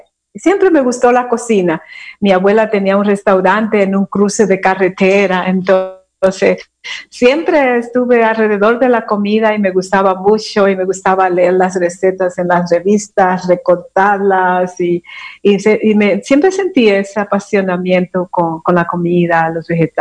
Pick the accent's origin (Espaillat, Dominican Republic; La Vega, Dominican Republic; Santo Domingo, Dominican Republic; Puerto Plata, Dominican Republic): Santo Domingo, Dominican Republic; En la República Dominicana, yo soy originaria de la República Dominicana y yo nací cerca de Boca Chica, en un pueblito costero, y ahí pasé mi niñez.